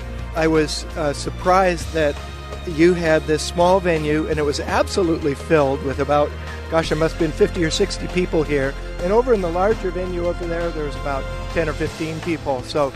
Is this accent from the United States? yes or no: yes; Seattle, Washington, United States; from Seattle, and I saw Jeff with the kids at the Kittitas Fair, and it's absolutely great.